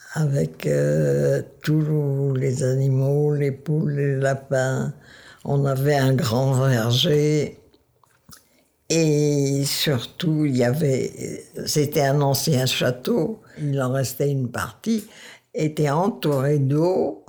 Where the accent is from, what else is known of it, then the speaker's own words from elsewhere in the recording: Dottignies, Wallonia, Belgium; born there; Je suis née à Dottigny, en Belgique, en 1924. 97 cette année.